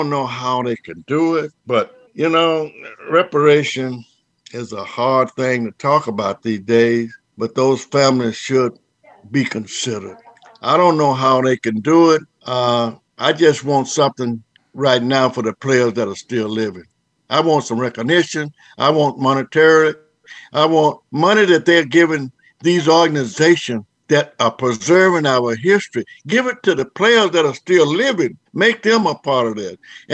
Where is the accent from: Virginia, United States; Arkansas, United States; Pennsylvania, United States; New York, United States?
Arkansas, United States; I'm from Arkansas, a little town in Arkansas.